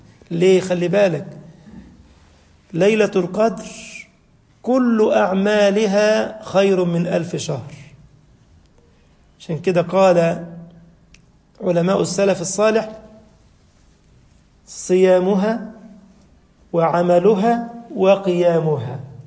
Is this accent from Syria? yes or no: no; Egypt; بنسميها احنا عندنا في مصر الضحكة الصفرة، ما تنفعش، بلاش منها